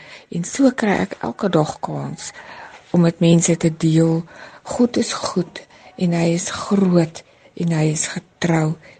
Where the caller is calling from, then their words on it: Rustenburg, North West, South Africa; van Rustenburg. Ek werk as 'n suster in die hospitaal